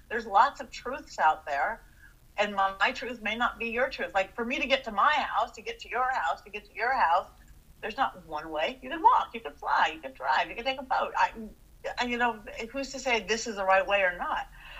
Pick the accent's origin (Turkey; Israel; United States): Turkey; I came from Turkey